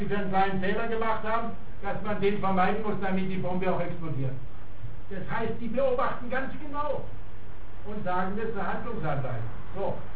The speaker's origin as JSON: {"language": "German", "town": "Freiburg", "region": "Baden-Württemberg", "country": "Germany", "tie": "born there", "said": "ich bin in Freiburg geboren"}